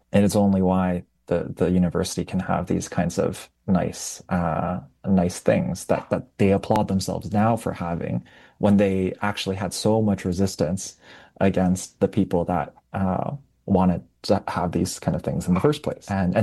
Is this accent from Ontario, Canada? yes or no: yes; Ontario, Canada; growing up in Southwestern Ontario as someone who's benefited from things like Canadian citizenship